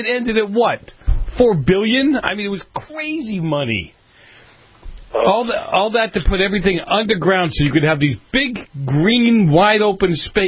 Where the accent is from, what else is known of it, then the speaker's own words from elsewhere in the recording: Boston, Massachusetts, United States; Well, look, I'm from Boston.